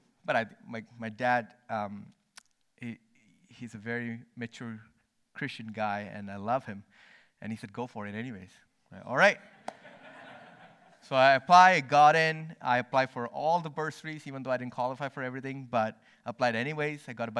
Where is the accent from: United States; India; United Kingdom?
India; moved away as an adult; now in Canada; I grew up in India for the first 18 years of my life, and then first time coming to Canada was to Thetis Island.